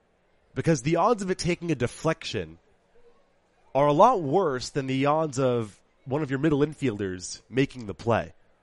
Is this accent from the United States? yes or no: yes; Boston, Massachusetts, United States; some of the natives of the South, of which I am not. I'm from Boston